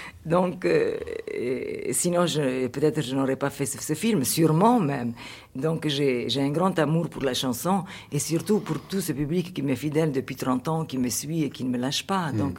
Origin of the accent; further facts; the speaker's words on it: Cairo, Cairo Governorate, Egypt; moved away as an adult; ce n'est plus l'Égypte de mon enfance, parce que je suis partie du Caire il y a 30 ans, et j'étais quand même adulte. Quand j'ai quitté l'Égypte, j'avais 21 ans.